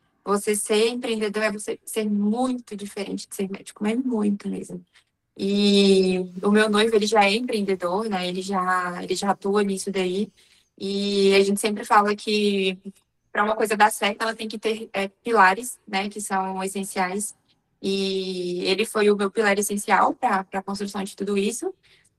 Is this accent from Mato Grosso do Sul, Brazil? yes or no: no; Pará, Brazil; moved away as an adult; also born or lived in Tocantins; now in Americana, Brazil; Eu moro aqui no interior de São Paulo, em Americana. Mas, na verdade, eu sou lá do Pará. Eu me formei no Tocantins e vim embora para São Paulo logo quando eu estava formando.